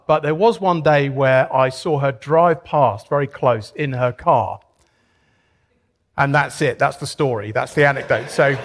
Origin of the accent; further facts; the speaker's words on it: United Kingdom; One of the standard things that I'm asked as a British person, because you have to realize that for many people, I'm the only British person that they will ever know